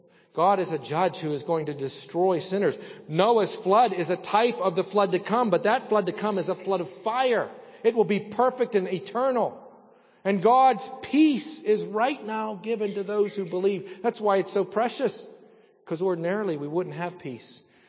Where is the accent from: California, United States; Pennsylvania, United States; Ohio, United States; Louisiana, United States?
Pennsylvania, United States; Saltsburg; We lived at the point where I was born in Salzburg.